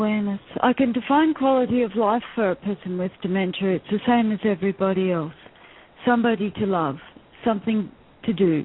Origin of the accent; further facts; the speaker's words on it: Australia; And we're Australian, so it's illegal to not vote. In Australia, you must vote.